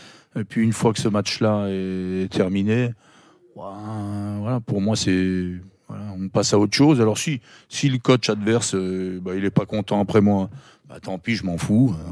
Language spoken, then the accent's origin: French; Auvergne-Rhône-Alpes, France; J'adore les Auvergnats, mais je suis Savoyard avant tout. Donc voilà, ça c'est la précision. Donc pour moi, je suis né en Haute-Savoie. Mais en fait, je suis né en Savoie.